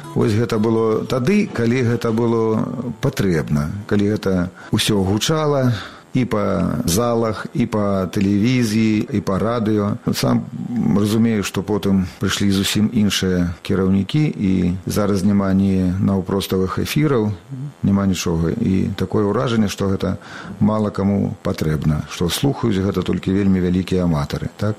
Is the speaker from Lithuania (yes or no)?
no; Buglaye, Mogilev Region, Belarus; Бо гэта Краснапольскі раён, вёска Буглае, адтуль родам.